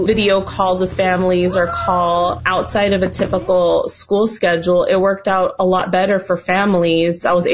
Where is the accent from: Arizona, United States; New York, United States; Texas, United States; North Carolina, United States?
Arizona, United States; Even in my hometown here in Arizona, there's multiple school agencies throughout town who are looking for school psychologists.